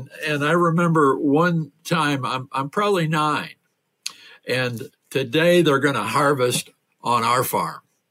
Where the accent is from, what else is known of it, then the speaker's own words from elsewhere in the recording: South Dakota, United States; I grew up in the Deep South, the southern part of South Dakota. And my dad always said we were from the Deep South.